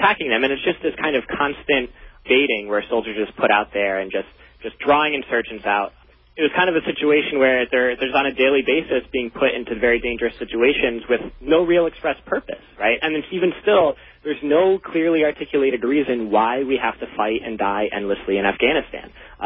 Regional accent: New England, United States; also born or lived in Florida; No, I grew up up north in New England, all around New Hampshire, Massachusetts, and then went to high school in Florida. So I bounced around a little bit.

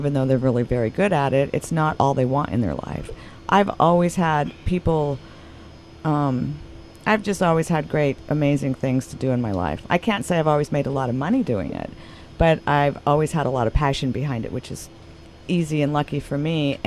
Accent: Nebraska, United States; So look how far I've come. I came from Nebraska, and I'm on the radio with you.

